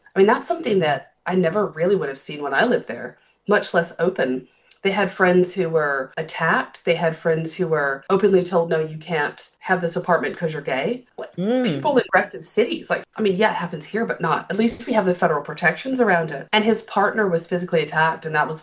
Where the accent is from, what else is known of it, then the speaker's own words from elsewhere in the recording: Southern United States, United States; I'm from the American South, but I, at least at the time, was from a pretty progressive city in the South.